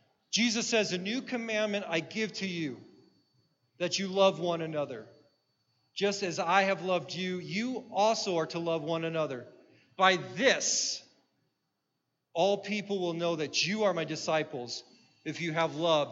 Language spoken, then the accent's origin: English; United States; Now, I'm an American, so I can say this. America has an obesity problem.